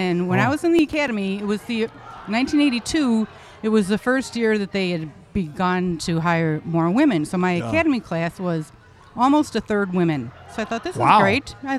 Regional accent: Illinois, United States; I grew up in St. Pete's.

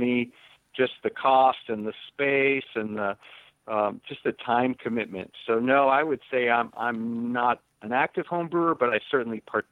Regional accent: Pennsylvania, United States; I know I'm from Pennsylvania, and so I know if you put out a Penn State beer

